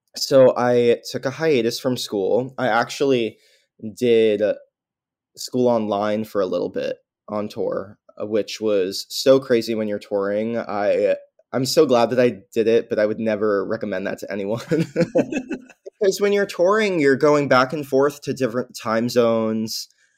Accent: New York, United States; So we're still in New York. I mean, I'm a New Yorker nowhere type of person because I grew up here and I don't really know anything else.

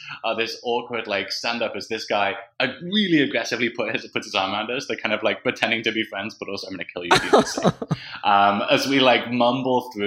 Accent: United Kingdom; And he just turns to us, and obviously he doesn't know that we're British.

